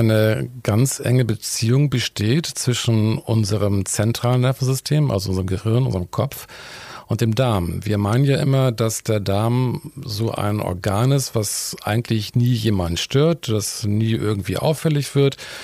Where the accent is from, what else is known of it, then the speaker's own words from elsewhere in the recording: Hamburg, Germany; Und ich bin eigentlich Hamburger, bin dann über die Universitätsstädte Hamburg und Heidelberg dann letztendlich Arzt geworden und bin über einige Stationen dann letztendlich in Herford Chefarzt geworden